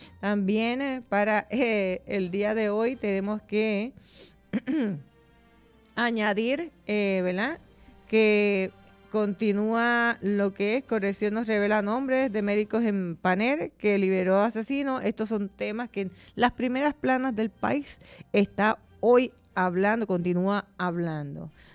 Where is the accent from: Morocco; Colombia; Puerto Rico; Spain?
Puerto Rico; Para apoyarlos como puertorriqueños que somos.